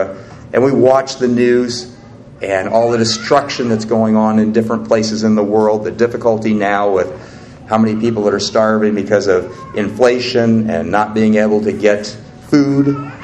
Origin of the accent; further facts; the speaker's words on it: Portland, Oregon, United States; I grew up in the Portland, Oregon area where it rains 9 months out of the year.